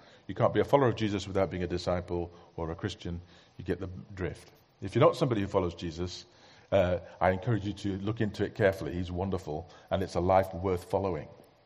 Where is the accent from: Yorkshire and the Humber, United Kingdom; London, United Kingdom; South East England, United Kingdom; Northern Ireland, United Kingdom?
Yorkshire and the Humber, United Kingdom; I'm a Yorkshireman, and yet not even a pound.